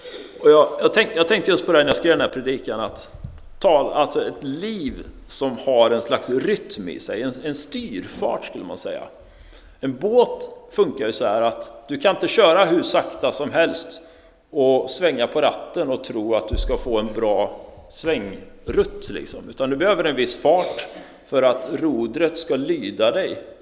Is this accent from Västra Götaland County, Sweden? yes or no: yes; Tibro, Västra Götaland County, Sweden; i den kyrkan där jag växte upp i Tibro, norr in till Skövde.